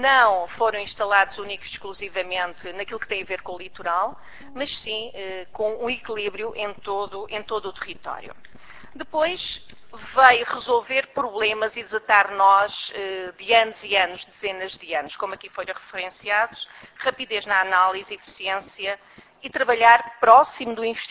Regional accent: Faro, Portugal; Relativamente ao Algarve, porque sou algarvia

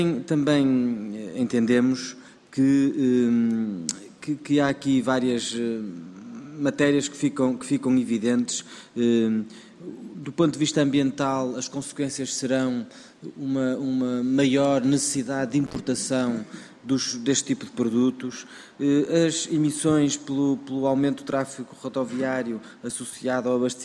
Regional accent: Porto, Portugal; Eu sou também do Distrito do Porto, isso não me é indiferente.

